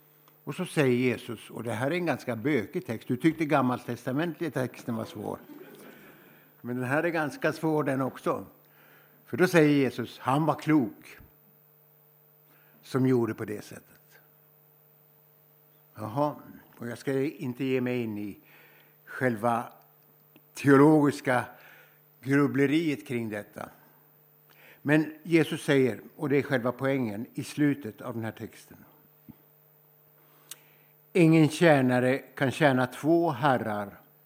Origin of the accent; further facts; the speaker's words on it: Sweden; born there; Varför föddes jag i Sverige? Filosofisk fråga också. Jag kunde varit född i en fattig by i Bangladesh. Eller jag kunde ha suttit i ett flyktingläger i Syrien. Men jag föddes här